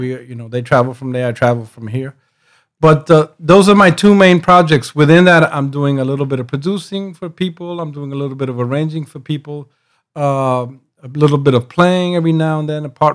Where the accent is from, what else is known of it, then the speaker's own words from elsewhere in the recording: New York City, New York, United States; I'm from New York City, born and raised. Mm-hmm. From the Bronx, South Bronx, I'm proud to say.